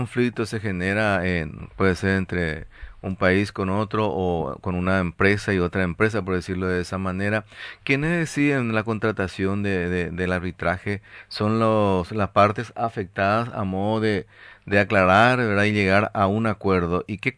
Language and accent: Spanish; Paraguay; ¿cuántos somos los paraguayos dentro de esa categoría, directora?